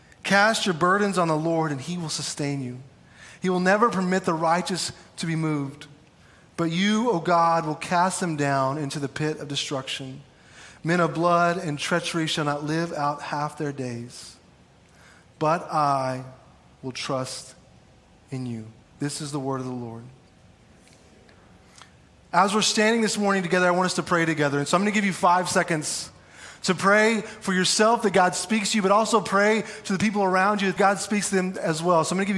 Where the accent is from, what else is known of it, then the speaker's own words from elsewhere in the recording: Clyde, United States; but I grew up in Clyde. So from eighth grade, I guess grow up's kind of loosely, from eighth grade until I was a senior in high school and graduated, I graduated from Clyde.